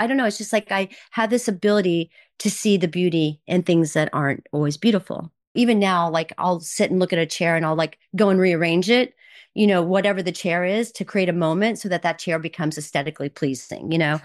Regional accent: Oklahoma, United States; Oh, originally I grew up in Oklahoma, right on the border of Kansas and Oklahoma. So Midwestern.

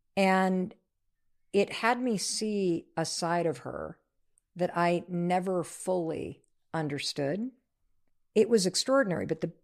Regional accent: North Muskegon, Michigan, United States; When I grew up in North Muskegon, Michigan

